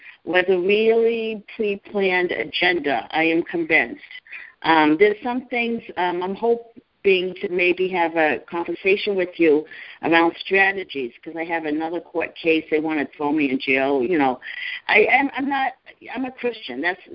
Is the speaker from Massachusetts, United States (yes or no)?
yes; Massachusetts, United States; from Massachusetts, Norfolk